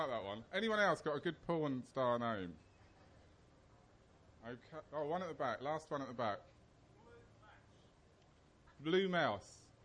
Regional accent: New Haven, Connecticut, United States; also born or lived in Nigeria; And so there I was, little black child growing up in New Haven, surrounded by this very strange white family, and this very strange kind of New Haven, which was very different.

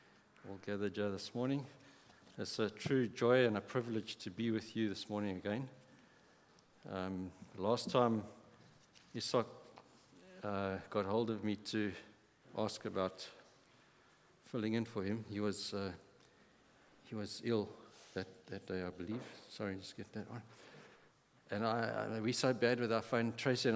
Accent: England, United Kingdom; even though I'm English

